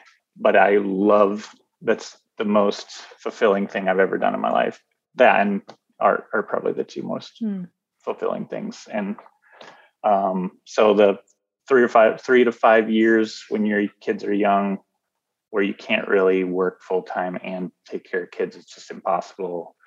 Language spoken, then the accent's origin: English; Kansas, United States; also born or lived in Indiana; I didn't live in any big places, like Denver a little bit, but like I grew up in Kansas and Indiana.